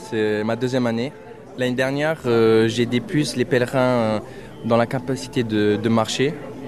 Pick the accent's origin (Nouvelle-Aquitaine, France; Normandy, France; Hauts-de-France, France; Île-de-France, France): Nouvelle-Aquitaine, France; Pau; je viens de Pau. J'ai 18 ans